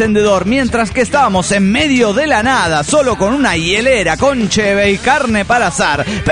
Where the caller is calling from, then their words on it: Cali, Valle del Cauca, Colombia; de Cali, Colombia.